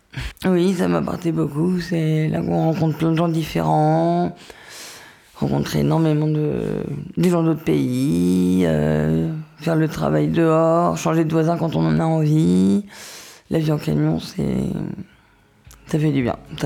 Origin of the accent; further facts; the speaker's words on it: Pays de la Loire, France; J'ai grandi, je viens de la campagne, je viens de la Mayenne, la campagne. J'ai grandi avec mes parents et mes deux frères jusqu'à l'âge de mes 6 ans. Et j'étais à la campagne, je vivais au milieu des animaux.